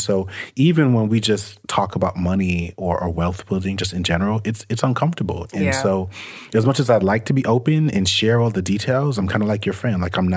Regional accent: Brooklyn, New York, United States; I can envision growing up in Brooklyn, New York, and kind of having the same starting point as a lot of these people.

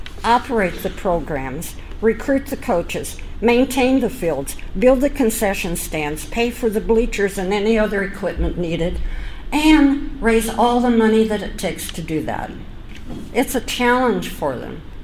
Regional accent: Evansville, Indiana, United States; When I was growing up, and that was a long time ago, but when I was growing up in Evansville, there was this extensive recreation program in cities, in parks throughout the city all summer long.

